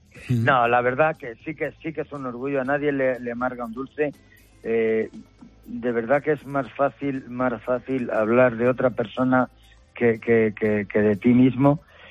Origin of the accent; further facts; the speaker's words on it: Socuéllamos, Castilla-La Mancha, Spain; born there; now in Burgos, Spain; Hice mi primera donación en el pueblo donde yo nací. Yo llevo 47 años en Burgos, pero nací en un pueblo de Ciudad Real que se llama Socuéllamos.